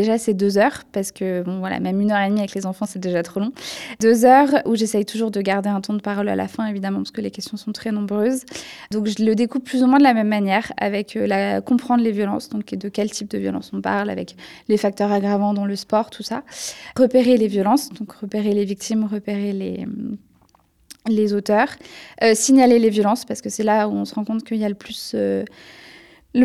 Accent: Auvergne-Rhône-Alpes, France; moi, je suis venue par ici parce que j'ai grandi dans l'Isère, donc je suis presque à domicile.

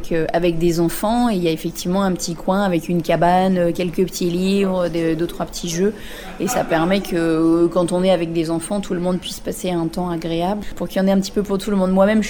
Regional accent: Bourgogne-Franche-Comté, France; Moi, je suis originaire du Mâconnais et je suis d'une famille viticole

